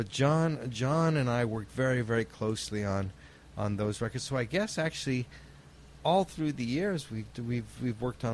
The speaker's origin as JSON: {"language": "English", "town": "Montreal", "region": "Quebec", "country": "Canada", "tie": "born or raised there", "said": "I grew up in Montreal."}